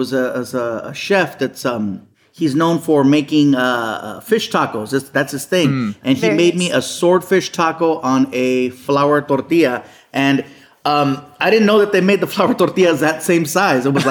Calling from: Long Beach, California, United States; I'm in Long Beach.

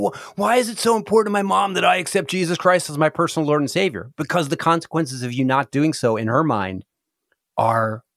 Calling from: Cincinnati, Ohio, United States; I am calling you from not that far away. I'm just down the road in Cincinnati, Ohio.

